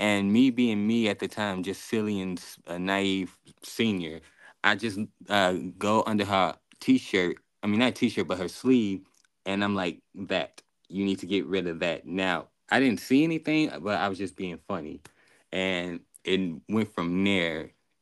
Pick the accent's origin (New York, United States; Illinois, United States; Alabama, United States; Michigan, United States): Illinois, United States; Chicago; We're from Chicago. We're married.